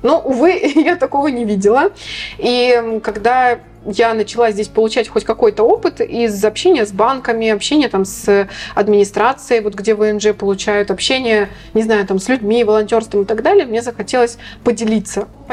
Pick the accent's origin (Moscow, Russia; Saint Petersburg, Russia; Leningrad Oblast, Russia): Saint Petersburg, Russia; Я, ну, конечно, из Петербурга, из приличного культурного города